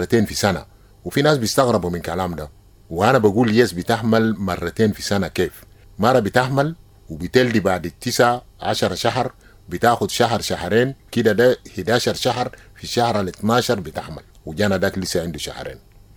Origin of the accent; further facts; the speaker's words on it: South Sudan; مثلا عندنا في الجنوب مجتمع بتاع النيل، مجتمع بتاع بحر غزال، مجتمع بتاع استوائية، يهو بيعمل دولة جنوب السودان.